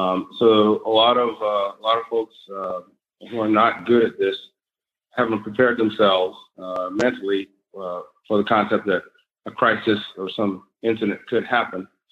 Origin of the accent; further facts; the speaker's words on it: California, United States; And I'm from California, raised and educated in California.